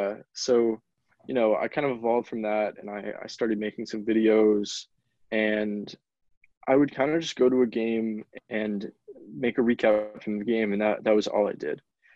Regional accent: Franklin, Massachusetts, United States; I'm from Franklin, Massachusetts. I'm going to be a rising sophomore at Ithaca College.

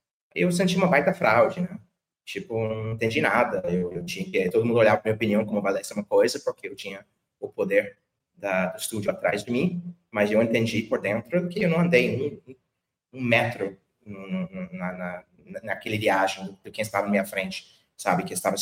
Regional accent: United States; sou dos Estados Unidos, né? Comecei minha carreira no Brasil

